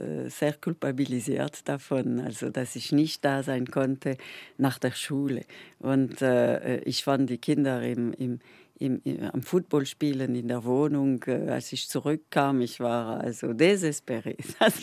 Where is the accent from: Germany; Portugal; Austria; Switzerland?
Switzerland; born there; now in Geneva, Switzerland; Sehr dankbar, dass ich geboren bin in der Schweiz und nicht in einem anderen in einem anderen Land.